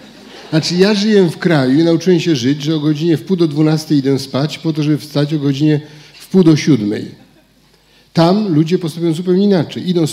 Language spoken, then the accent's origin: Polish; Greater Poland Voivodeship, Poland; Jestem prostym chłopakiem z Wielkopolski. Zwyczajnym, prostym księdzem